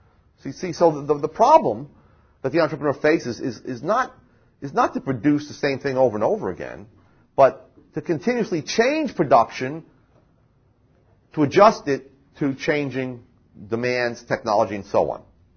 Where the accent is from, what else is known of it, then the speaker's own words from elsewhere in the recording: New Jersey, United States; You forget that my name ends in a vowel and I'm from New Jersey